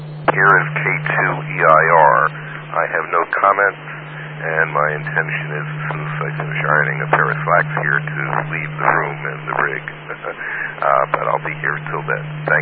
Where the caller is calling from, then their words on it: Yonkers, New York, United States; I'm in Yonkers, Central Avenue.